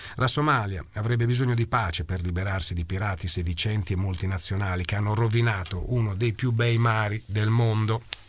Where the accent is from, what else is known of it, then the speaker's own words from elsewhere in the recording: Rome, Lazio, Italy; born there; Sono nata a Roma da genitori somali.